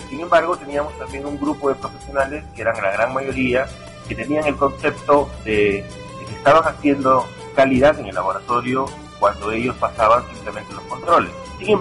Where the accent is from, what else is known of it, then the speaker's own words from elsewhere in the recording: Peru; es cierto que en mi país, Perú, existe esta necesidad aún de capacitación